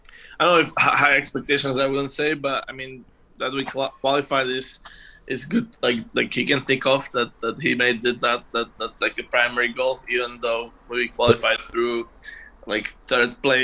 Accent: West Slovakia, Slovakia; English is a second language; I'm from West, so I'm from Bioslovakia.

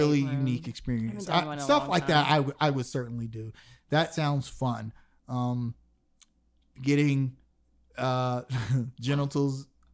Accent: North Carolina, United States; Because we're from North Carolina.

